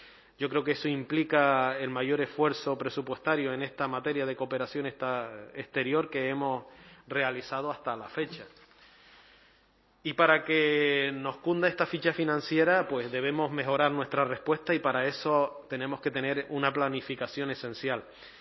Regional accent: Canary Islands, Spain

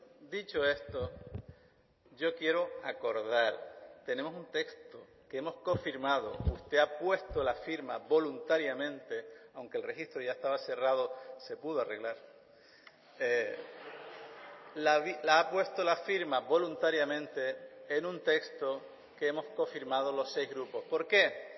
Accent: Canary Islands, Spain; Como canario, cuando voy a Madrid, como canario, defiendo los intereses de Canarias con toda la vehemencia con quien quiera que se siente frente a mí.

